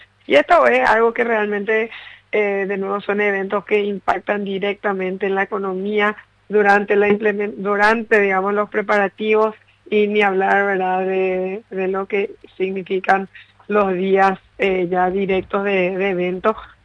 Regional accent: Paraguay; de lo que somos capaces los paraguayos

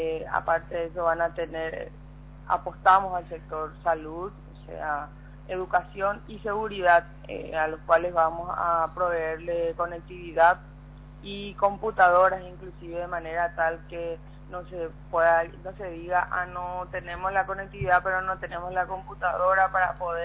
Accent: Asunción, Paraguay; nosotros que somos de aquí, de Capital

